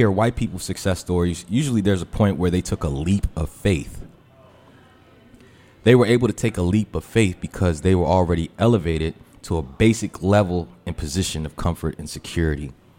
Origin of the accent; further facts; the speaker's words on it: Forestville, United States; open up a 16-ounce bottle in my barbershop in Forestville. You know what I'm saying? Like... And that's my hometown, so I always go back home to get my hair cut.